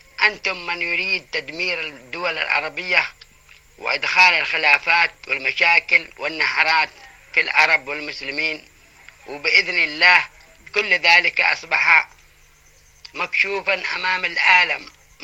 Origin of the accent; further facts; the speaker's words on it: Yemen; نحن يمنيين ونحن أهل الإيمان والحكمة